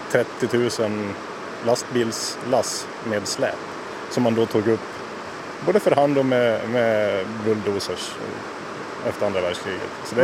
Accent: Dalarna County, Sweden; Trots att jag är dalmas så har den här värmländska älven, den ligger mig väldigt varmt om hjärtat.

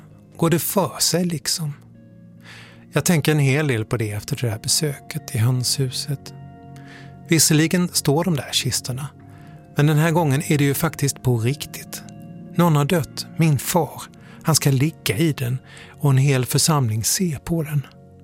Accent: Odensjö, Kronoberg County, Sweden; I byn Odensjö där jag växte upp bor snickaren som byggt de där kistorna i hönshuset.

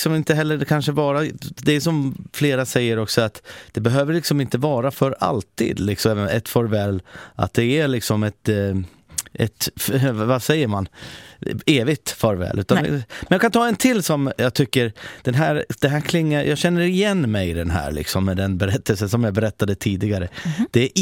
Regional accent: Finland; now in Sweden; Finland var ju mitt hemland, men jag längtar dit, men det skulle vara väldigt komplicerat att flytta dit.

